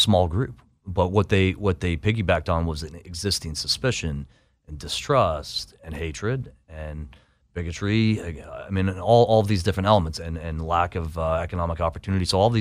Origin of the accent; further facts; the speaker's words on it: Boston, Massachusetts, United States; I might not be welcome. I'm from Boston.